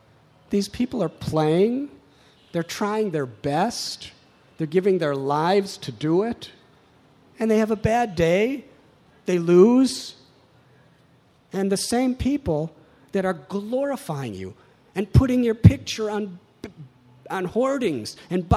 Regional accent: Chicago, Illinois, United States; I'm from Chicago. And we have a baseball team called the Chicago Cubs.

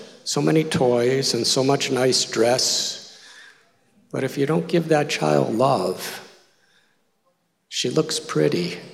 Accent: Illinois, United States; Because I was born and raised near Chicago, and I saw so many beautiful, smooth roads and nice cars and big houses.

